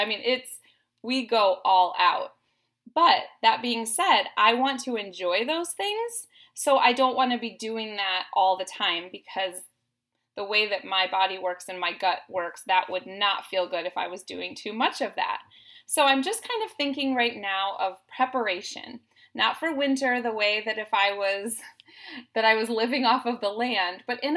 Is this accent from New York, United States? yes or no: no; Minnesota, United States; also born or lived in Ohio; I think that being raised in southern Minnesota, growing up in Ohio, I was around the farming industry.